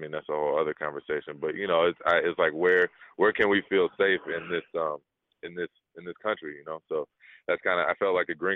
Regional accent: Chicago, Illinois, United States; I kind of call myself a Chicago, and I grew up in Chicago for the most part.

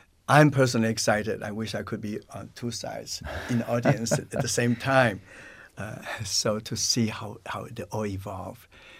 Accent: China; English is a second language; I come from China, I grew up from China, and during the war I was in the village, I was immersed in nature

